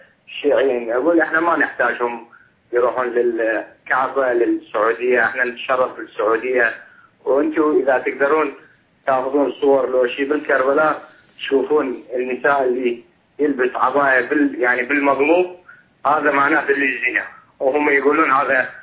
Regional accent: Erbil, Erbil Governorate, Iraq; أنا من أربيل كردي يعني سني.

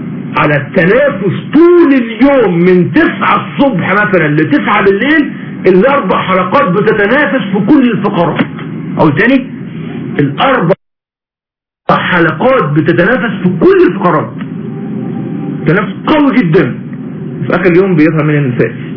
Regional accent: Mansoura, Dakahlia, Egypt; يعني مثلا احنا من المنصورة فنطلع دمياط الجديدة

